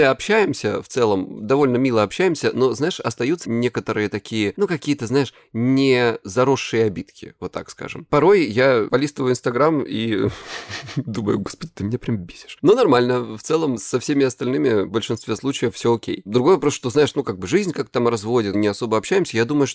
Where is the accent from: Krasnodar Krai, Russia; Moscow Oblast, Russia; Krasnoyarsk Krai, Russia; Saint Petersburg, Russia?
Krasnodar Krai, Russia